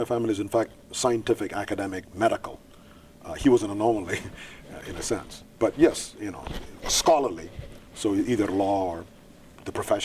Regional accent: India; also born or lived in Thailand; I was born in India, but to some extent I was raised all over the world, especially in Thailand and Bangkok, because my father was a diplomat there. So I'd shuttle back and forth between Bangkok and Madras.

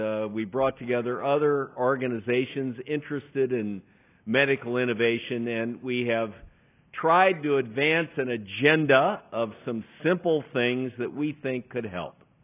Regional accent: Missouri, United States; I'm from Missouri. We just had this big tornado out in Joplin, Missouri, killed 120 people.

